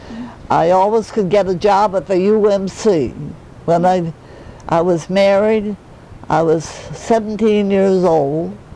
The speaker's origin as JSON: {"language": "English", "region": "Massachusetts", "country": "United States", "said": "I was originally from Massachusetts."}